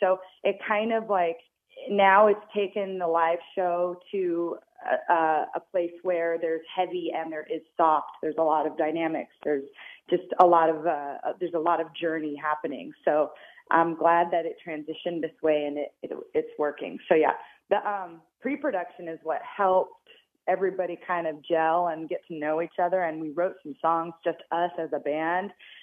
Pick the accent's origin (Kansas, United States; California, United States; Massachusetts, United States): California, United States; San Diego; now in Los Angeles, United States; I lived in LA for over a decade now. And I grew up in San Diego